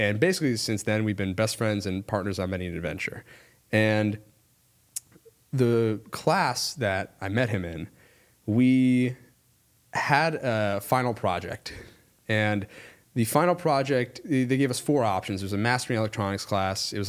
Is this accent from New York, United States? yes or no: yes; New York, United States; It's like, oh, New York. No way. Me too. Turns out we grew up 5 minutes away from each other back at home.